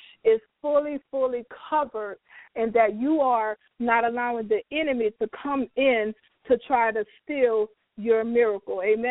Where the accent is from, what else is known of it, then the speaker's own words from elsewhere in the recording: New Orleans, Louisiana, United States; I am from New Orleans, Louisiana.